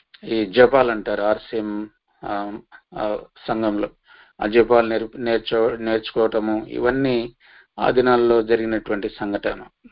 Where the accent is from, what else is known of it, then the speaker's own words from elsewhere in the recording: Vempenta, Andhra Pradesh, India; నంద్యాల జిల్లాలో మరి పాములపాడు మండలము అనేటువంటి మండలం దగ్గర వేంపెంట గ్రామం మా స్వస్థలం.